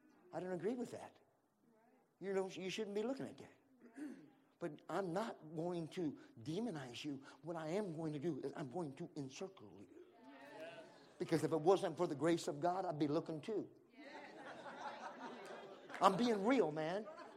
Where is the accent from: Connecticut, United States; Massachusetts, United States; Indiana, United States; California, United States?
California, United States; moved away; also born or lived in Maui, United States; from my hometown in Central California.